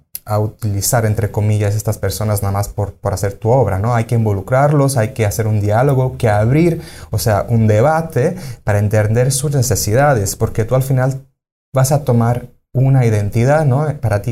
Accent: Sicily, Italy; todo empezó porque yo soy de Sicilia y en Sicilia también hay las festividades de Día de Muertos.

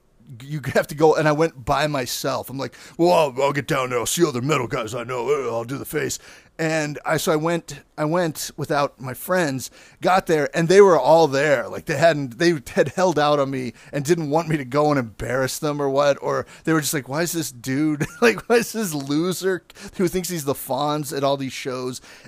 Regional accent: Brooklyn, New York, United States; we're from Brooklyn, but Pittsburgh's strong, yeah.

